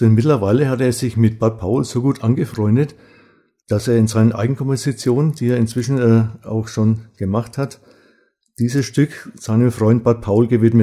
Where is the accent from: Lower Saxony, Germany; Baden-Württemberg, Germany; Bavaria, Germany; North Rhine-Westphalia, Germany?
Bavaria, Germany; Ansbach; in Ansbach im Rolldesal, wo ich zu der Zeit noch gewohnt habe, meine Heimatstadt.